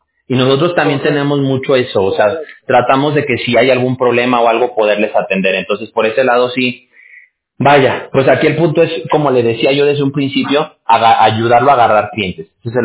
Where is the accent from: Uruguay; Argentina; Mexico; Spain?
Mexico; yo soy de México, por eso le digo, porque voy a usar una frase muy de allá